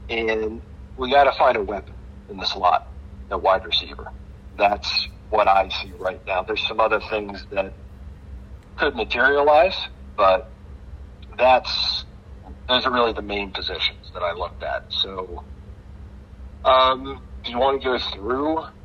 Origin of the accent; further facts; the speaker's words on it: Philadelphia, Pennsylvania, United States; You're from Philly, I'm from Philly. We know what single digit means.